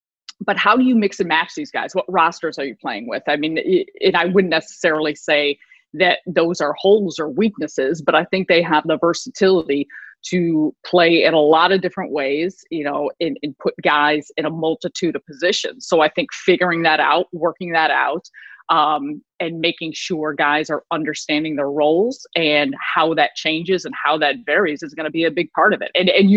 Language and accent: English; Chicago, Illinois, United States; I have great pride for where I came from and the places that I played in my high school and growing up in Chicago and playing at DePaul.